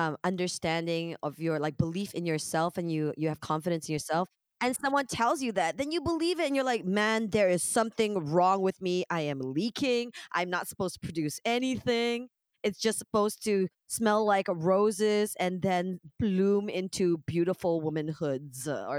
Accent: Canada; I grew up in Canada

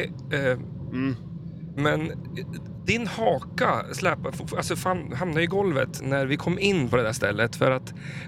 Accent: Östersund, Jämtland County, Sweden; Vi kommer från Östersund. Det är ganska långt upp i landet. För vi är ganska mitt i landet. Men det kan väl anses vara vinterstaden kallas det.

